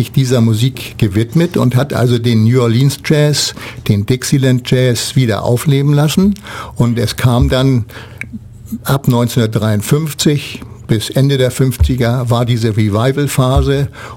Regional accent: Northern Germany, Germany; accent: North German; Wie man aus meiner Stimme entnehmen kann, bin ich Norddeutscher.

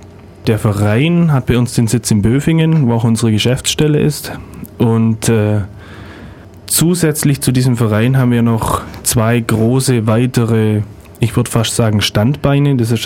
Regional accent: Neu-Ulm, Bavaria, Germany; in Neu-Ulm, wo ich herkomme

